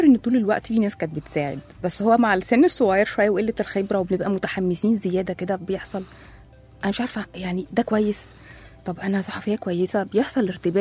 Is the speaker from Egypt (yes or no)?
yes; Egypt; أنا صحفية مصرية